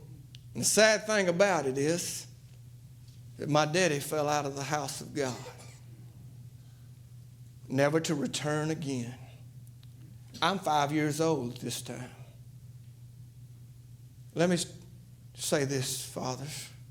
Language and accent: English; the South, United States; I'm from the Bible Belt, and I'm going to tell you, I've always respected the Bible.